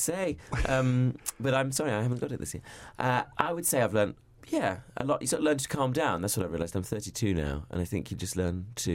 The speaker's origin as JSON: {"language": "English", "region": "London", "country": "United Kingdom", "said": "I'm from London."}